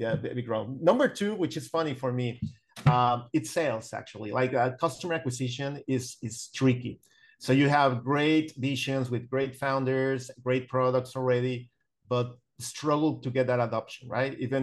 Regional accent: Mexico City, Mexico; so I graduated back in 2000 and I moved to Monterrey. So I'm from Mexico City

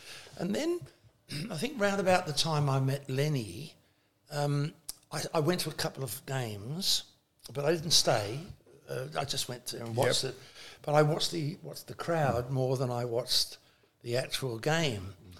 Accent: England, United Kingdom; now in Australia; I came from England

